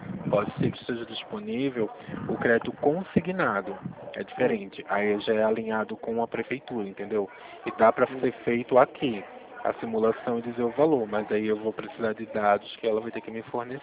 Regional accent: Olinda, Pernambuco, Brazil; now in São Paulo, Brazil; Bom, eu também sou de Pernambuco. Mas estou em São Paulo. Sou de Olinda.

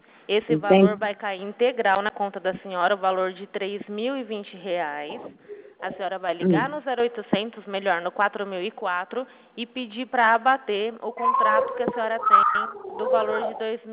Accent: Araçatuba, São Paulo, Brazil; Eu sou de Araçatuba.

